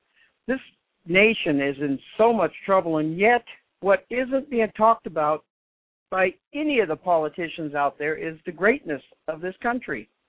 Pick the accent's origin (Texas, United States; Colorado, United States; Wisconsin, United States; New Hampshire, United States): Colorado, United States; Gunnison; I lived in Gunnison, a small town on the western slope in the middle of nowhere.